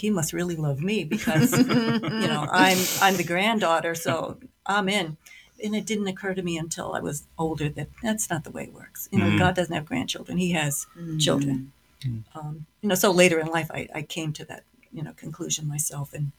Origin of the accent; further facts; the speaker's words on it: New Jersey, United States; also born or lived in San Antonio, Texas; I was born in San Antonio, Texas. So the beginning of my life was in Texas, and then my father got transferred up to New Jersey, so we moved up north.